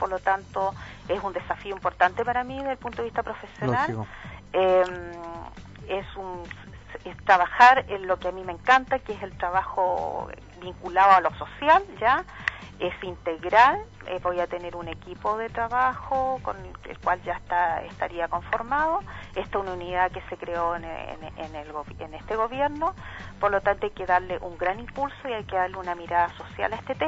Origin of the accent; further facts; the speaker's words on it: Magallanes, Chile; Pues yo soy magallánica, nacida y criada en Magallanes, como decimos los magallánicos, de pura cepa